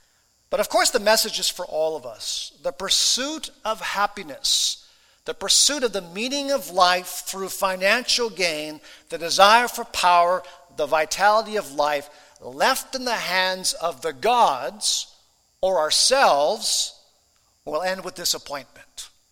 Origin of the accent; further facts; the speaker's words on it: Japan; I grew up in Japan, of course, as a missionary kid.